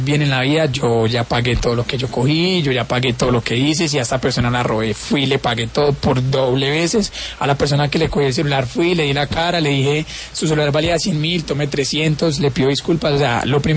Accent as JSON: {"language": "Spanish", "town": "La Tebaida", "region": "Quindío", "country": "Colombia", "tie": "born or raised there", "said": "Yo soy de un pueblo cerca de Armenia que es La Tebaida. Uh-huh. Sigo toda la vida allá, mi mamá también. Mi mamá vivió 10 años en Armenia, pero yo soy de La Tebaida"}